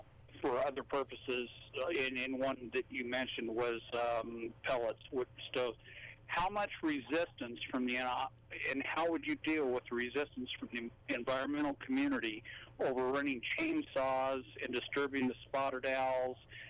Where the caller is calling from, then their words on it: Page, Arizona, United States; and I'm calling from Page.